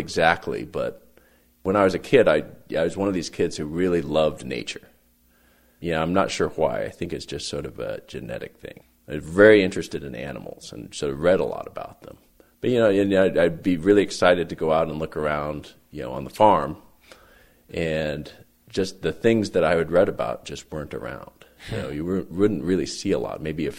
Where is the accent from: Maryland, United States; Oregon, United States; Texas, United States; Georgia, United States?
Oregon, United States; Hermiston; I grew up in rural eastern Oregon, in a little town called Hermiston, sort of northeastern Oregon. And my family, they were farmers.